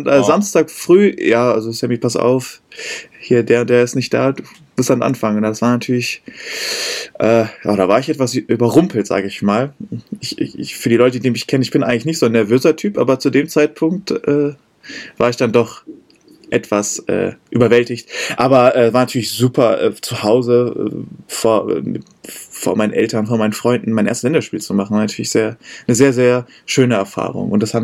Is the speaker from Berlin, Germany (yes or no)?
yes; Berlin, Germany; moved away as an adult; now in Heidelberg, Germany; ich bin mit 20 von aus Berlin nach Heidelberg gezogen.